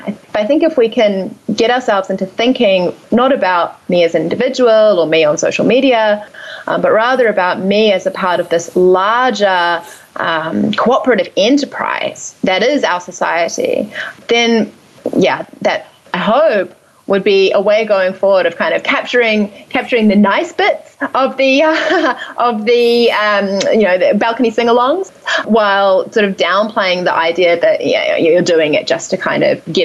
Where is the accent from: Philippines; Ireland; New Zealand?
New Zealand; now in Australia; I'm from New Zealand